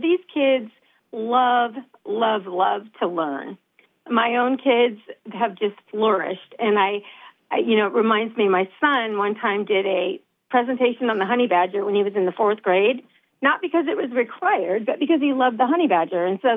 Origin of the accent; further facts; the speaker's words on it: Eureka, California, United States; When I was born. So I'm fourth generation.